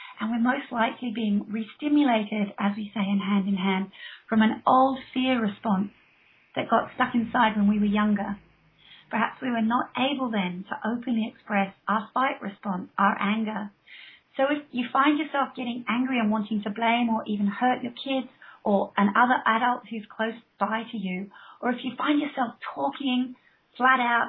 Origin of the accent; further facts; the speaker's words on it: Australia; now in England, United Kingdom; I grew up in Australia, but I live here in the UK now, here in England